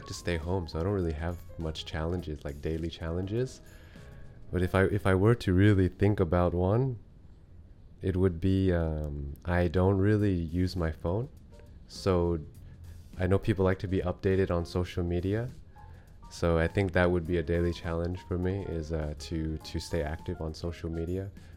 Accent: California, United States; So growing up in California, you think that you have to, I'm not far from LA, so you think you have to become famous to have a positive impact on the world

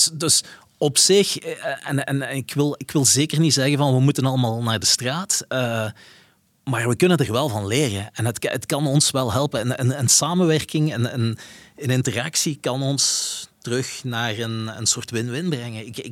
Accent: Flanders, Belgium; Ik van België. Toen kreeg ik de vraag, zit je een Wal of een Vlaming? Ik zei, ik ben Vlaming.

